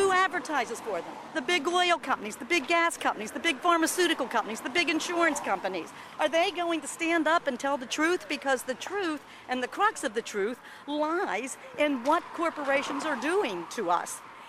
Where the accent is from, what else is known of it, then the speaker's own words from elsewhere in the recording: Hollidaysburg, Pennsylvania, United States; I am from Hollidaysburg, Pennsylvania, which is in central Pennsylvania near Penn State University, about a 3-hour drive from here.